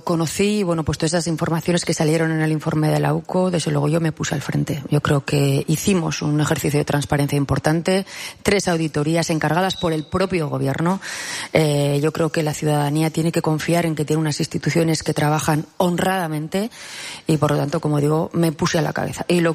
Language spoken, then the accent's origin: Spanish; Navarre, Spain; eso nos tiene que enorgullecer como navarros y navarras